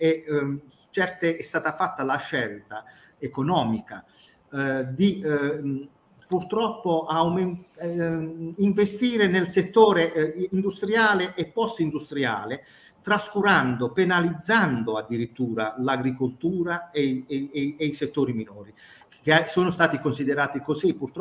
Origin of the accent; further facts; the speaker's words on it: Corato, Apulia, Italy; Io vengo da Corato, che è il paese che ha dato il nome alla coratina, cioè praticamente la varietà di oliva migliore al mondo.